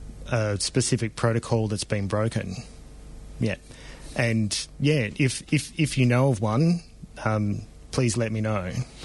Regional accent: Victoria, Australia; I grew up on Wathaurong country and was very much involved with that community in growing up there, and I guess in growing up in the southeast part of the country

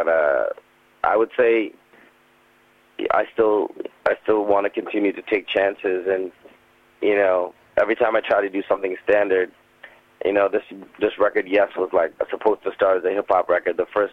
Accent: Canada; also born or lived in Trinidad and Tobago; And it was interesting being a Canadian in Trinidad, looking like everyone else, but not speaking like them. And then coming back to Canada and then not looking like anyone else, but speaking like them, it was interesting.

